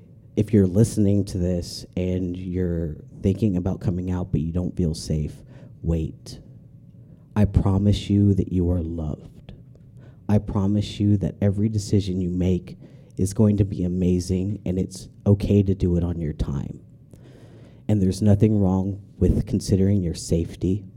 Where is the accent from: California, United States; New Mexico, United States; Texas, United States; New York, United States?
Texas, United States; Houston; And I come from Houston